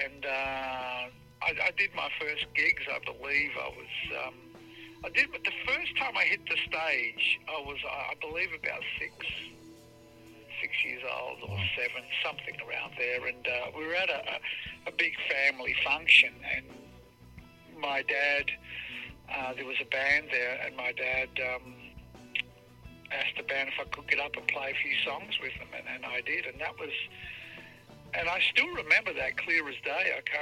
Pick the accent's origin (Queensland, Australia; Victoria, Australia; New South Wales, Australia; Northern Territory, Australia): Victoria, Australia; Melbourne; also born or lived in Tatura; I was raised in Melbourne, Australia, but I was actually born in this little country town called Tatura, but I was only 1 year old when my parents moved to the big city, to Melbourne.